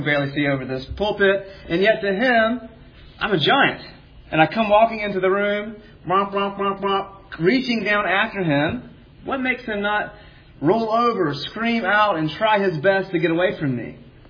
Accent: South Carolina, United States; now in Seattle, United States; back when I grew up in South Carolina to really teach me about the grace of God for the first time.

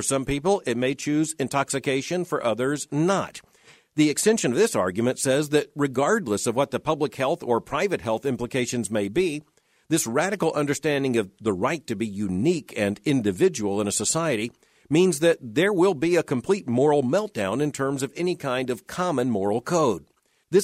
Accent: California, United States; who is licensed to practice medicine in my home state of California

